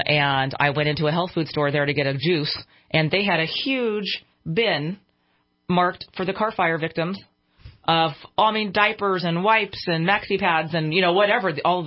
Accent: Redding, California, United States; when I said I was from Reading, oh my gosh, how

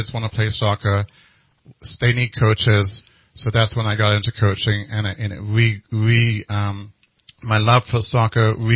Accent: England, United Kingdom; now in United States; So I am English, and so I grew up in England, and then I moved to America, the East Coast

